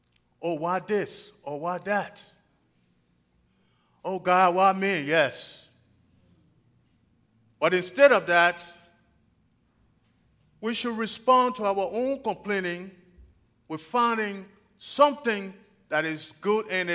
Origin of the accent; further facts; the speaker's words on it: Liberia; I come from Liberia. And as you've heard, or you may have heard, that in Liberia there was civil war for a long time.